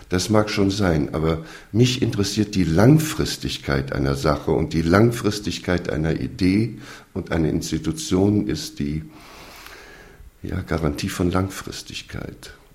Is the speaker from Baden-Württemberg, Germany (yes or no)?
no; Hamburg, Germany; Ja, ich komme aus Hamburg, das heißt, es ist die reichste und die ärmste Stadt.